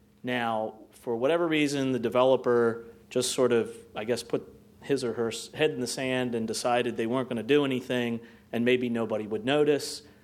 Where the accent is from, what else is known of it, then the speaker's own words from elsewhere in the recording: Delaware, United States; I'm from Newcastle County.